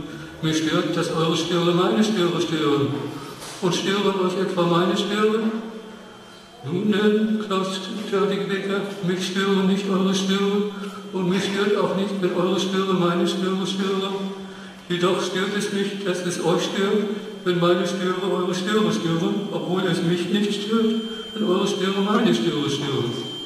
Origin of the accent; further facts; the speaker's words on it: Osterode am Harz, Lower Saxony, Germany; Ich bin zwar im Harz geboren, in Oster, aber dann sind wir in Osterode